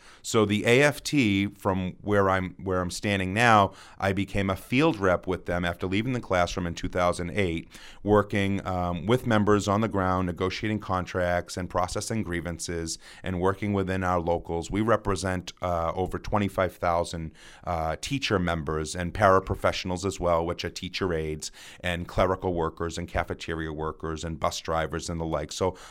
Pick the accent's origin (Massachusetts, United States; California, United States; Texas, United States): Massachusetts, United States; Lynn; I was born and raised here in the City of Lynn. I grew up on Chatham Street. I was involved in Kiley Park down the street.